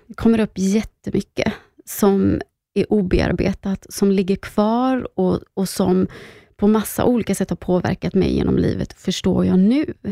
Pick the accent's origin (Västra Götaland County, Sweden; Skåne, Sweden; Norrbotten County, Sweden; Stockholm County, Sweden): Västra Götaland County, Sweden; Gothenburg; Jag är från Göteborg, det kanske hörs.